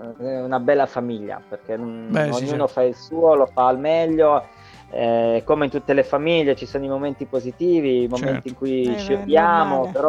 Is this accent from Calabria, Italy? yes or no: yes; Calabria, Italy; now in Turin, Italy; quando torno al paese, io adesso sono a Torino da anni, ma mi rendo conto che quando torno al paese giù in Calabria